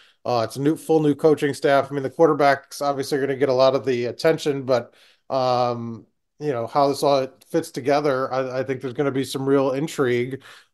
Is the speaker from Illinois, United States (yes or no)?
yes; Chicago, Illinois, United States; and growing up in Chicago, we had Pulaski Day.